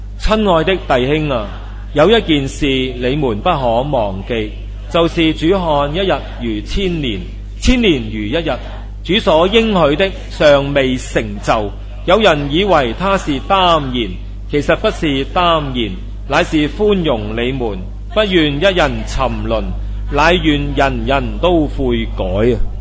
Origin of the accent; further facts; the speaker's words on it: China; 觉得我们中国人的说话真的很难听啊